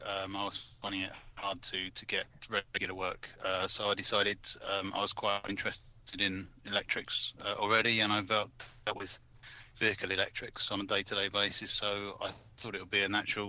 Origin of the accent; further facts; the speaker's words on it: South West England, United Kingdom; I'm from Wiltshire and I am on the domestic electrical installer.